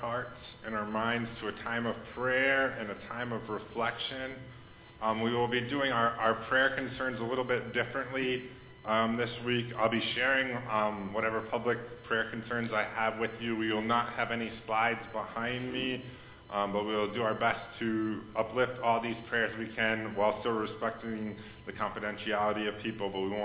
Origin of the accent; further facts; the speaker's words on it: Watertown, Wisconsin, United States; Wisconsin as well, my home state, actually gonna maybe involved in some places close to Watertown where I grew up as well.